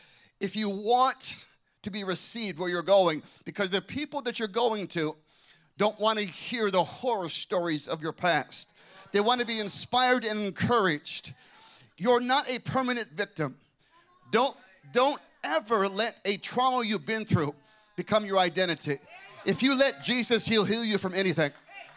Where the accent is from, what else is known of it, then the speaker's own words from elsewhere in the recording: Scottsdale, Arizona, United States; I had started a church in Scottsdale, Arizona, my hometown